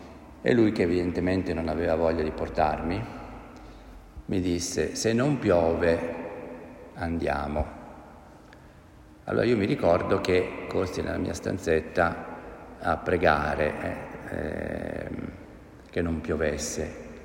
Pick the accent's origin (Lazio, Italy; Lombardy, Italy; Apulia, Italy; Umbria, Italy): Lombardy, Italy; Como; io sono di Como, una cittadina del nord Italia, molto piovosa, soprattutto un tempo era molto piovosa